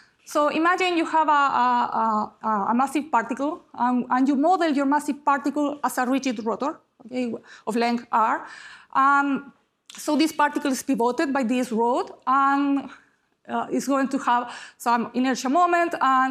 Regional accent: Chile; English is a second language; I am from Chile originally, and then I've been there for 6 years, where I am an associate professor.

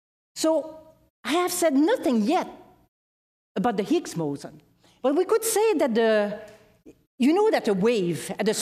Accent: Canada; I'm Canadian, but I was working for an American institute.

